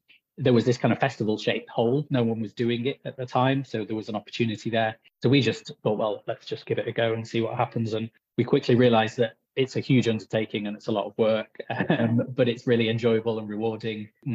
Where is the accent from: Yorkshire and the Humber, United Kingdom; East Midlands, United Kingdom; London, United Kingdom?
East Midlands, United Kingdom; now in Birmingham, United Kingdom; I'm from Nottinghamshire originally. I married into the Midlands in 2009. So I've been here 14 years. So it feels like home now, very much so.